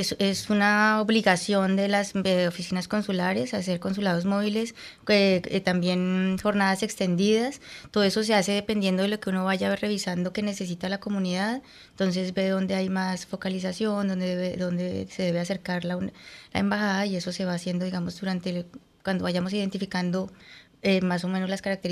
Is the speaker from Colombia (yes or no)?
yes; Colombia; experiencia para un país como Colombia, que no somos miembro permanente